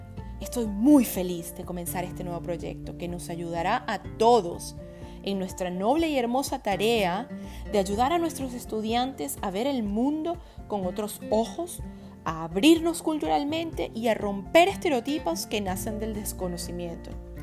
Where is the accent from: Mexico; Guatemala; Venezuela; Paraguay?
Venezuela; now in United States; Soy venezolana, viviendo y trabajando en los Estados Unidos desde el 2004.